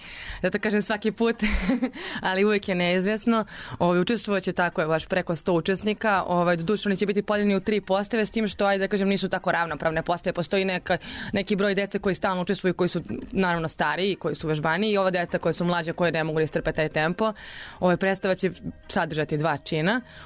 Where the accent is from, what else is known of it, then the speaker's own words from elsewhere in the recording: Serbia; kod nas u Srbiji